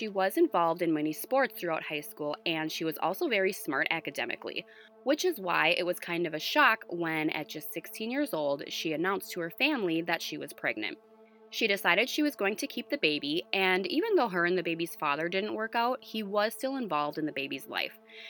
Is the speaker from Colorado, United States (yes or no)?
no; Minnesota, United States; we are from Minnesota, so we're going to be discussing a Minnesota murder each week through the month of September.